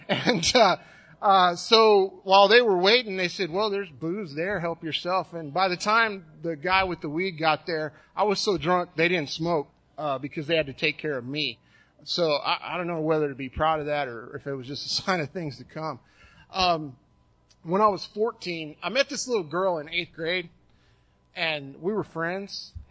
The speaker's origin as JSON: {"language": "English", "town": "Austin", "region": "Texas", "country": "United States", "tie": "born or raised there", "said": "growing up in Austin was a lot different in the 80s, especially back when the drinking age was 18."}